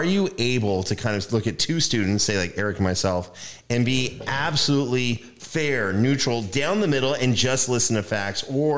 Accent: Ontario, Canada; growing up in Northern Ontario, Canada, really French Canada

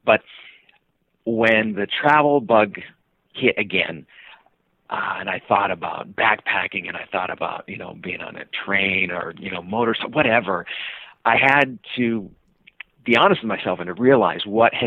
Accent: Sacramento, California, United States; born there; now in Seattle, United States; I was born in Sacramento, California, moved up to Seattle.

